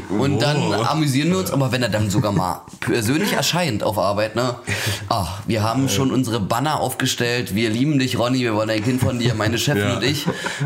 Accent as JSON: {"language": "German", "region": "eastern Germany", "country": "Germany", "said": "Du, ich bin Ossi, das heißt, wir trinken hier nur"}